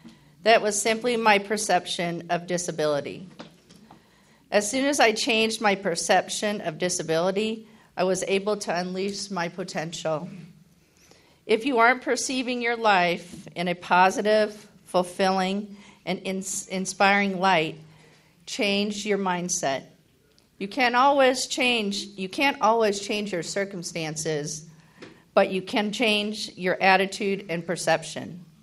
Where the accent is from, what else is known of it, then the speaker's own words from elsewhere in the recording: California, United States; And at that time, I am originally from California